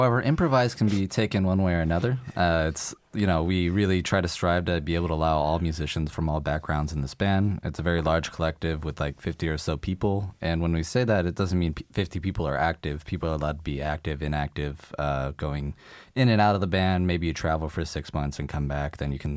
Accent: United States; now in Denmark; I'm an American tenor saxophonist who's been living here for 3 years and doesn't speak fluently Danish.

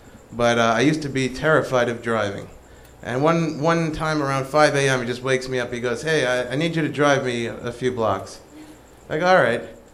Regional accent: Queens, New York, United States; I said, originally from Queens.

